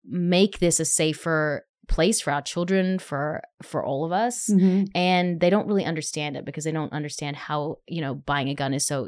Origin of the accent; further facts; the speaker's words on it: Australia; being an Australian